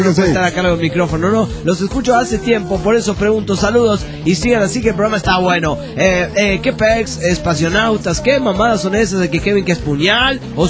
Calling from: Nuevo León, Mexico; de Nuevo León, México.

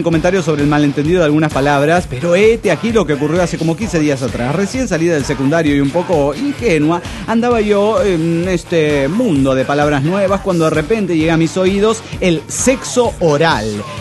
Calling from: Durango, Mexico; de Durango, México.

